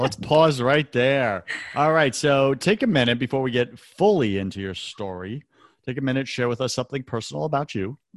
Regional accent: New York, United States; I'm from New York.

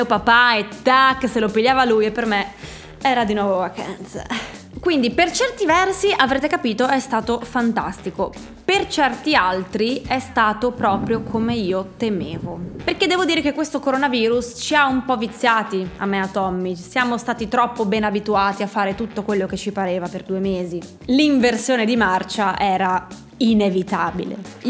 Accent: Friuli-Venezia Giulia, Italy; però ricordiamoci che siamo friulani, quindi emozione sì, ma non troppa.

